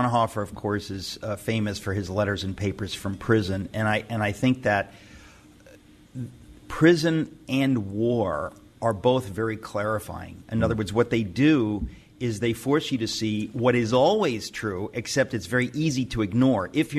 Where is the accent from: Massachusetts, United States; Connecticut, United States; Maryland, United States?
Connecticut, United States; Danbury; I actually visited a prison in my hometown, Danbury, Connecticut.